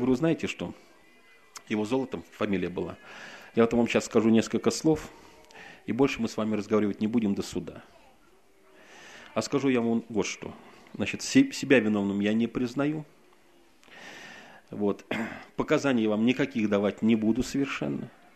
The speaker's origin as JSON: {"language": "Russian", "region": "Saint Petersburg", "country": "Russia", "tie": "born or raised there"}